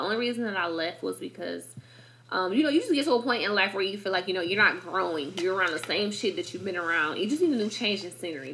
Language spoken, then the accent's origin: English; Detroit, Michigan, United States; now in Charlotte, United States; I told him, you know, I was from Detroit. He's like, oh, that's dope. You know, like, how do you like Charlotte? And I was like, honestly, I'm bored in Charlotte.